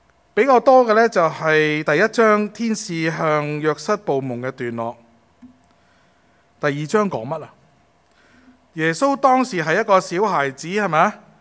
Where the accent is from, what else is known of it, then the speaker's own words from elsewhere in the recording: Hong Kong; 所以旷野对于我们香港人可能没什么